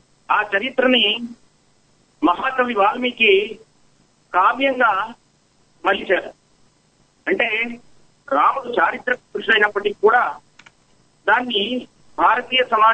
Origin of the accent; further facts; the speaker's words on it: Hindupur, Andhra Pradesh, India; నాది హిందూపుర గ్రామం.